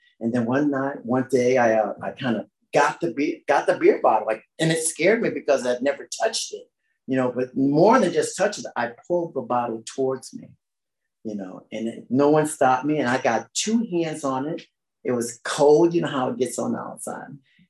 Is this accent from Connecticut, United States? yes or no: yes; Connecticut, United States; I was born in Connecticut, a very small community as far as where I grew up in.